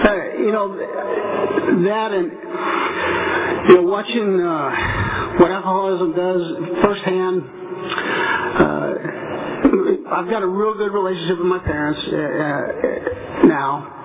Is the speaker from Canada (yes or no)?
no; Indiana, United States; Mostly because growing up in Indiana with most everyone else working in a factory or farm, you know, a lot of hard work, a lot of hard play.